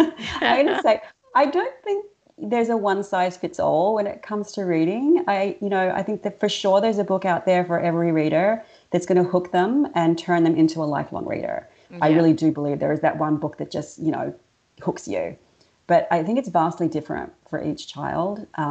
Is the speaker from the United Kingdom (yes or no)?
no; Melbourne, Victoria, Australia; moved away; also born or lived in Indonesia; is actually my father's Indonesian, my mother white Australian. I grew up in Melbourne, and I left in 93, such a long time ago, and then I lived for almost a decade in Indonesia.